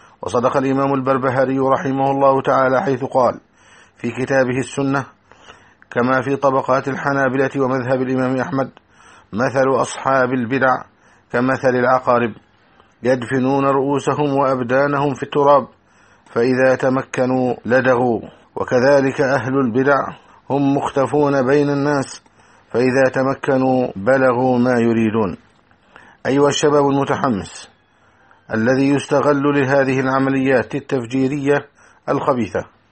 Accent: Egypt; أن يحفظ بلدنا مصر من أكيد الأعداء في الداخل والخارج

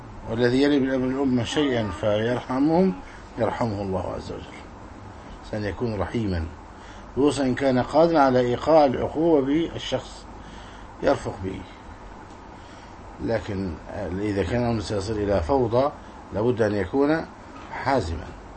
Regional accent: Egypt

